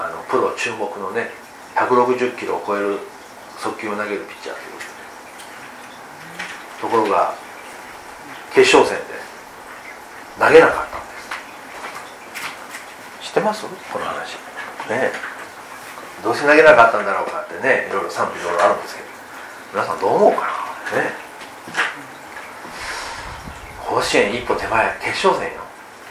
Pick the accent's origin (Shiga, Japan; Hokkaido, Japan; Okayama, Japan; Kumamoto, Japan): Okayama, Japan; 昨日はふるさとの岡山ね、